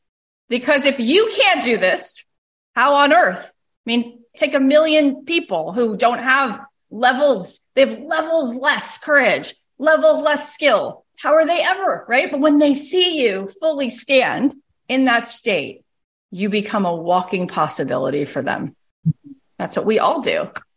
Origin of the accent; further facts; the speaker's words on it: Canada; I'm also Canadian.